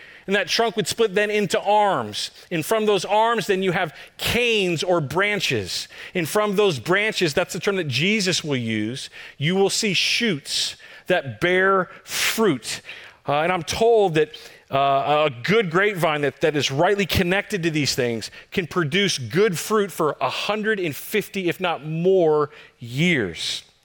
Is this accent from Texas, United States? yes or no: yes; Texas, United States; I fully confess I'm a Texan. I thought grapes came from Save Mart before I moved here.